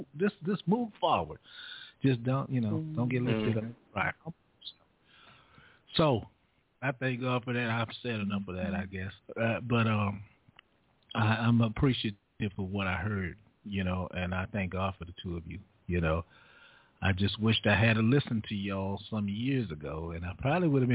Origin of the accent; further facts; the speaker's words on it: Beaumont, Texas, United States; moved away; also born or lived in California; I'm originally from Beaumont, Texas. I was born in Beaumont, Texas, raised part of my life in Texas. We migrated to California in the year of 1970.